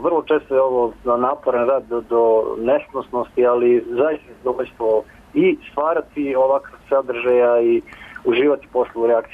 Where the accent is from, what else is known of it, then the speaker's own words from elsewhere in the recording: Kragujevac, Šumadija and Western Serbia, Serbia; koristim priliku za kraj samo da kao Kragujevčanin zahvalim